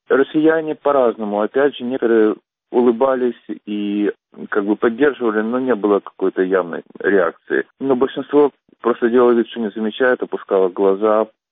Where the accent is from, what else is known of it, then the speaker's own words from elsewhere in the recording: Kyiv, Ukraine; moved away as an adult; also born or lived in Belarus / Siberia; now in United States; Да, я из Киева. Я по национальности, по крови, я еврей. Я закончил школу в Киеве и уехал в Белоруссию, и учился в институте уже в Белоруссии. После Белоруссии я по распределению попал в Сибирь